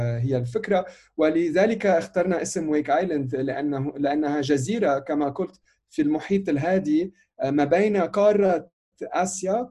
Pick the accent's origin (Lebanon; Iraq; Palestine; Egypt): Lebanon; now in Canada; نحن لبنانيين أصلا، وهجرنا من لبنان إلى كندا في العام 2003. نؤلف، نلحن ونعزف أغاني تتكلم عن تجربتنا كمغتربين من الشرق الأوسط ومقيمين في كندا